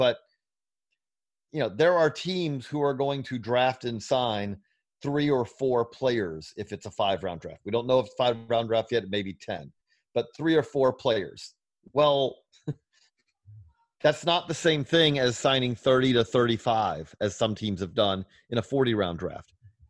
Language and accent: English; Georgia, United States; you know, I'm from Georgia